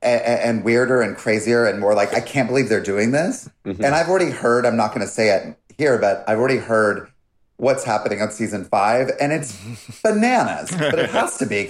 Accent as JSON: {"language": "English", "region": "North Carolina", "country": "United States", "tie": "born or raised there", "said": "like growing up in North Carolina."}